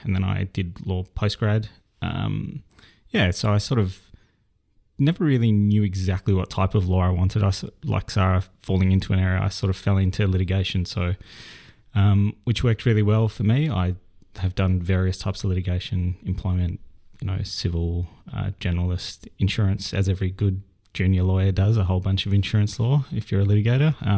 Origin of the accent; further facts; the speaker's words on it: South Africa; given where I was born and growing up in South Africa.